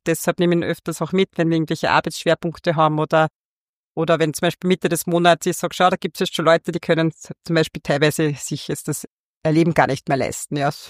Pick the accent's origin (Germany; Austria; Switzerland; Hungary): Austria; Upper Austria; da bin ich wahrscheinlich befangen als Oberösterreicherin